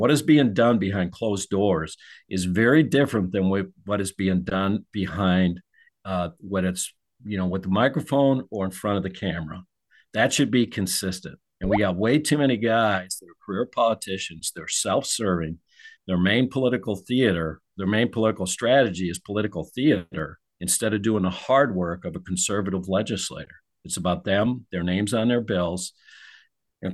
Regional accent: Ohio, United States; I mean, I grew up in Ohio, and there's a lot of things that are very similar with us in Ohio.

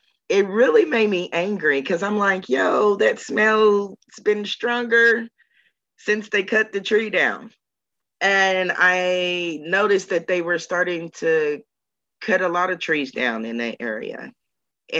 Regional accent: Indiana, United States; We're from Southern Indiana. We live by a levee.

